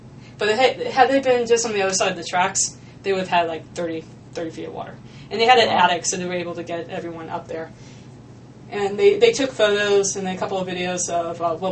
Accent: Waveland, Mississippi, United States; So my hometown is Waveland. But a local will pronounce it, and this is where the accent

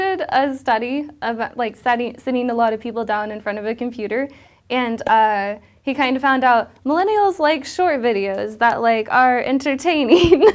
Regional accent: Zionsville, Indiana, United States; moved away; also born or lived in Colorado / Texas; I grew up in Zionsville, Indiana.

